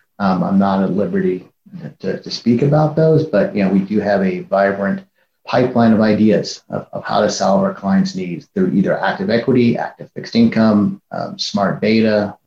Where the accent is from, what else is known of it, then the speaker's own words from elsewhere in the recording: San Francisco, California, United States; I am born and raised in San Francisco, so my Niners are not in it.